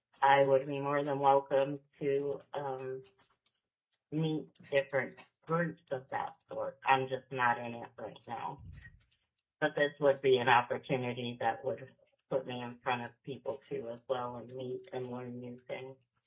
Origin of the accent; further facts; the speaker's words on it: Girdwood, Alaska, United States; when I was growing up in Girdwood, it was the Alaska State Troopers that patrolled that area.